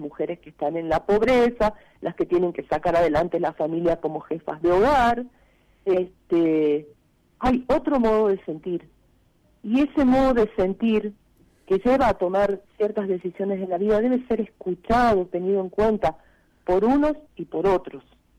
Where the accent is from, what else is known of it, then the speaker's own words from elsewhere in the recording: Tucumán, Argentina; en Tucumán, que yo soy tucumano